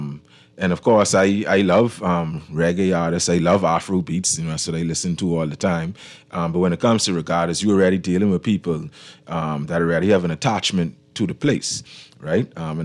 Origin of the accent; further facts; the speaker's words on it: Old Bight, Cat Island, Bahamas; from Old Bight.